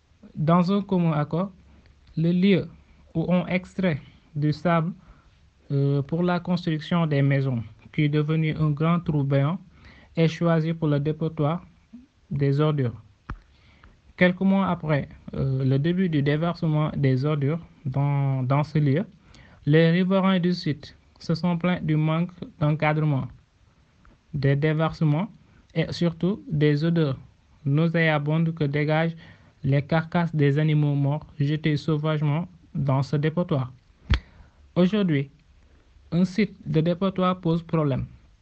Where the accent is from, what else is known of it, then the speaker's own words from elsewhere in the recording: Rao, Saint-Louis, Senegal; Je suis de Rao. En effet, Rao est un gros village situé à 19 km de la ville de Saint-Louis du Sénégal.